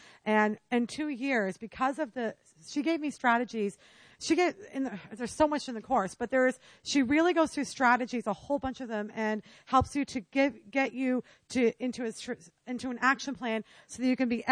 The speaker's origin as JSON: {"language": "English", "country": "Canada", "said": "And I'm Canadian, which I think is even funnier."}